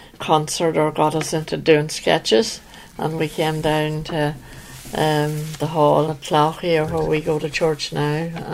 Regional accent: Ulster, Ireland; born there; I was born in County Cavan, up beside Coot Hill in County Cavan.

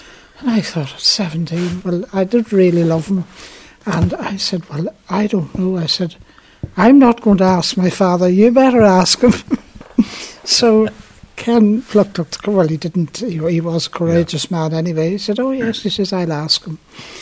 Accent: Ulster, Ireland; Crude Hill, County Cavan.

